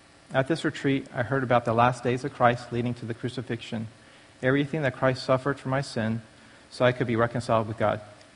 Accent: Taipei, Taiwan; I was born in Taipei, Taiwan. Growing up in Taiwan, everything is easy and stable.

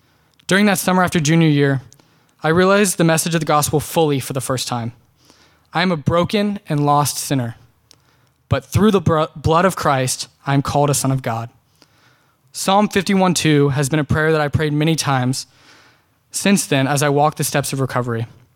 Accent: Dallas, Texas, United States; born or raised there

